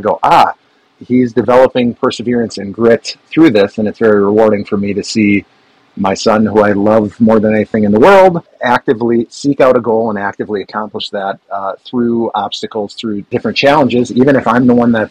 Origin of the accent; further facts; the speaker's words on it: Sheboygan, Wisconsin, United States; Actually, the school that I grew up in here in Wisconsin. I'm back to my alma mater. It's a preschool through 12th grade school system in Sheboygan, Wisconsin.